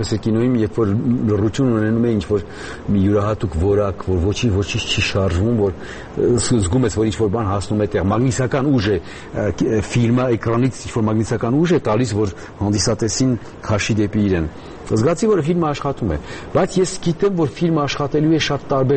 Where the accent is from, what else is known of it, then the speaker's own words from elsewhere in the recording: France; also born or lived in Hungary; ես Ֆրանսիայից եմ եւ Հունգարիայից։